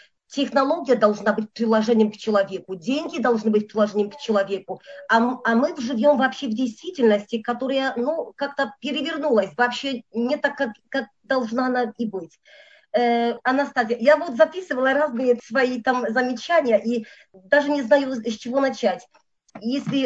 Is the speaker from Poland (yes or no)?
yes; Poland; У нас в Польше, потому что я вот из Польши, да, но теперь очень сложная ситуация с коронавирусом